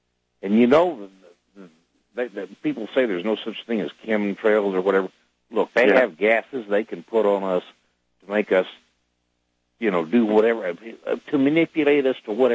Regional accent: Oklahoma, United States; I'm one quarter Cherokee. I know why I'm from Oklahoma.

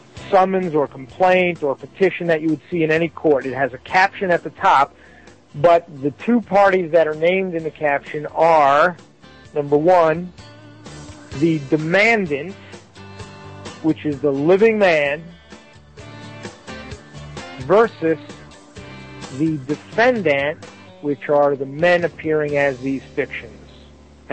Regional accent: United States; And it comes from being an American.

